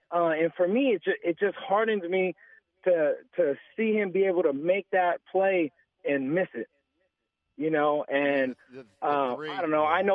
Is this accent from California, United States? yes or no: yes; California, United States; First off, I want to say I've been born and raised in the Bay Area